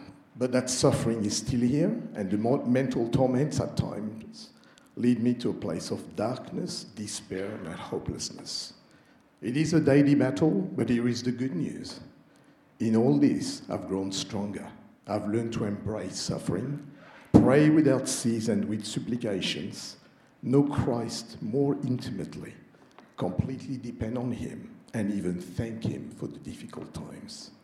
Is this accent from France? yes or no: yes; Paris, Île-de-France, France; I was born in Paris and grew up in a Hindu home. My father was in the military